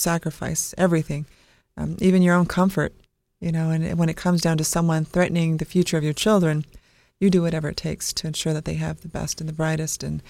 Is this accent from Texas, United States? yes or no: no; Idaho, United States; also born or lived in Blackfoot, Idaho; Well, I was born and raised in North Idaho, primarily. In the summer times, my dad remarried, so I grew up part-time in Blackfoot, Idaho, or Fort Hall